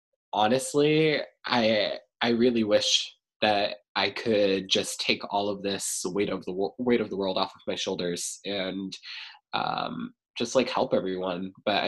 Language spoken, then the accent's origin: English; Raleigh, North Carolina, United States; now in Sanford, United States; I come from Raleigh, North Carolina, and that's like a really, really big city compared to Sanford, Maine.